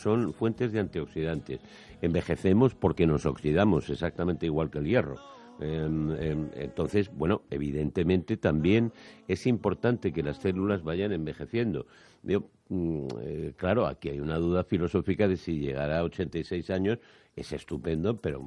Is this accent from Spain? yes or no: yes; Spain; como somos españoles, ya tenemos las ventajas de la dieta mediterránea.